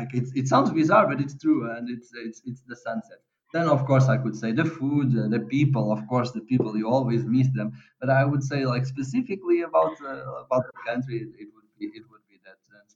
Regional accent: Lisbon, Portugal; moved away as an adult; now in Netherlands; I am Portuguese. I was born and raised in Lisbon. I lived there pretty much all my life until I was something like 20 years old, and then I moved to the Netherlands to do my master's there.

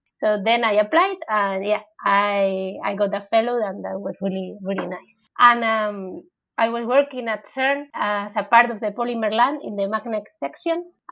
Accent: Plasencia, Extremadura, Spain; English is a second language; also born or lived in Malpica; I am 35 years old. I was born in Plasencia. It's a little city in the north of Extremadura. There is a region in the south of Spain close to Portugal. And then I grew up between Plasencia and Malpica.

